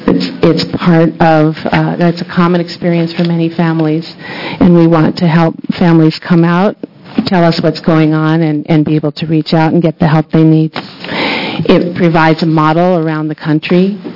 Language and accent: English; Portland, United States; from Portland, here to support Bill 3625